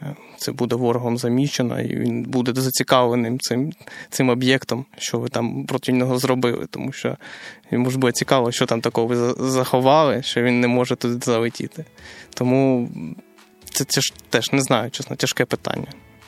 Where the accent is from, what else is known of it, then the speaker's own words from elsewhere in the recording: Zaporizhzhia, Zaporizhzhia Oblast, Ukraine; Я сам з Запоріжжя.